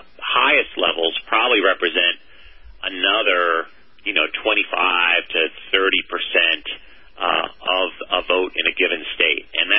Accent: New Hampshire, United States; Moderates and liberals are most prominent in the northeastern states, including my home state of New Hampshire.

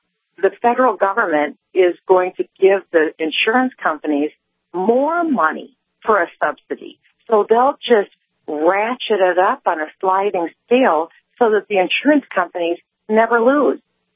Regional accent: Minnesota, United States; And I really think, like in my home state of Minnesota, people need to say to Al Franken

